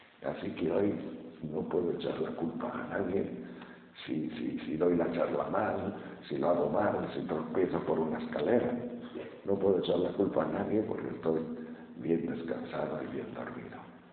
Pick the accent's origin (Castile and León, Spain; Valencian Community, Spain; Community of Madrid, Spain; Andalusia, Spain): Castile and León, Spain; León; Pero yo que soy de León, las montañas de León, tierra de pastores y transhumancia